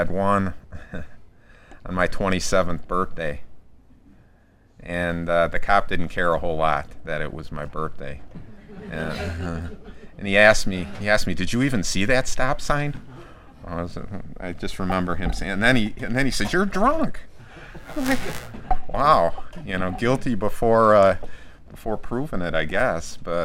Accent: Chicago, Illinois, United States; I was from Chicago. I moved to northern Wisconsin to try to get away from all of the problems, and my parents owned a bar.

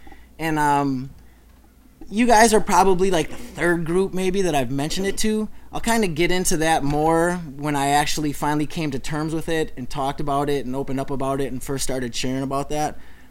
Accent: New Berlin, United States; I grew up in New Berlin, like I said

